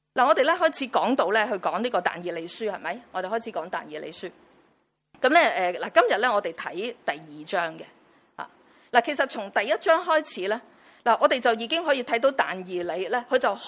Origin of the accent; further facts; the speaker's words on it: Hong Kong; 其實特別對我哋香港人嚟講呢